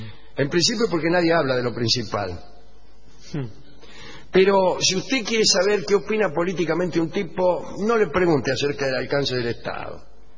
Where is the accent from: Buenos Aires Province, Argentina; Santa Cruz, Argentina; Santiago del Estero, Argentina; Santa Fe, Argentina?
Buenos Aires Province, Argentina; Olavarría; now in Villa Celina, Argentina; Soy de Olavarría, nada más lejos de Villa Celina que Olavarría. Pero hace unos años me vine a estudiar enfermería en Villa Celina.